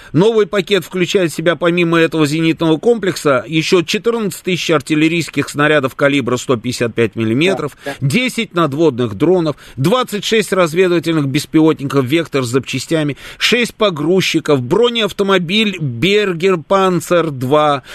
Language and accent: Russian; Shebekino, Belgorod Oblast, Russia; На всякий случай, я из Шебекино. От дома до границы 5 километров.